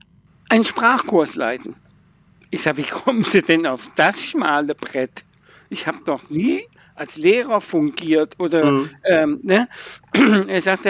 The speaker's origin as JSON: {"language": "German", "town": "Wolfhagen", "region": "Hesse", "country": "Germany", "tie": "born or raised there", "said": "Ich bin selber Sportcoach in meiner Heimatstadt, in Wolfhagen"}